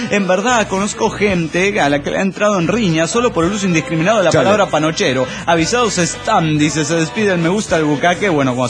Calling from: Guadalajara, Jalisco, Mexico; de Guadalajara, Jalisco, México.

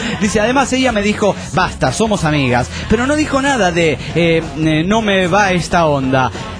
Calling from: San Luis, Argentina; also born or lived in Buenos Aires; de San Luis, República Argentina.

